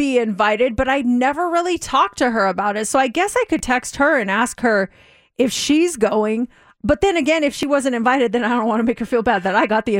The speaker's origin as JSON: {"language": "English", "region": "Colorado", "country": "United States", "tie": "born or raised there", "said": "this is someone that I grew up with in Colorado."}